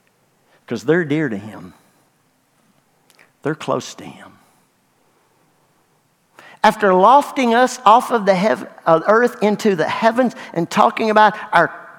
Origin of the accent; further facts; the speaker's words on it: Dexter, United States; I was raised in Dexter. Now, when I say raised in Dexter, in the suburbs of Dexter. But I am proud to be from Dexter.